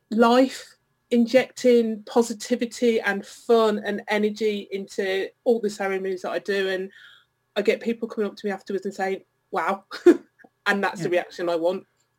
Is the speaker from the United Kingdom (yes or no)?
yes; Birmingham, West Midlands, United Kingdom; accent: Birmingham; now in Essex, United Kingdom; I'm based down in Essex, but I was brought up in Birmingham, so I've still got a bit of the twang. So I moved down here chasing husband number two in 2005.